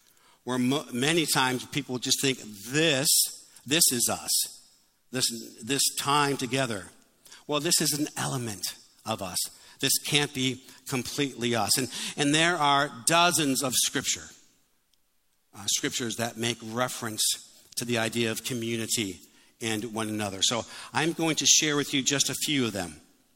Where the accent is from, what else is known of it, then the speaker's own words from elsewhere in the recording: Detroit, Michigan, United States; maybe because I'm from Detroit, the term the big three.